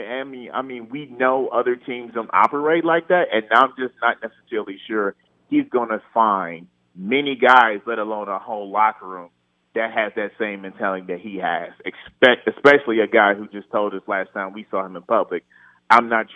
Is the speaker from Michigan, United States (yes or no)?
yes; Michigan, United States; No, I didn't go to Michigan. I'm from Michigan, born and raised. And when you're born in Michigan, you can only cheer for maize and blue and green and white.